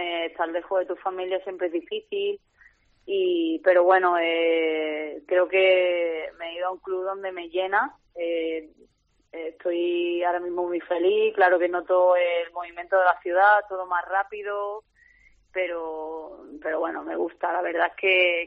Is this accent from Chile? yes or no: no; Seville, Andalusia, Spain; yo soy de Sevilla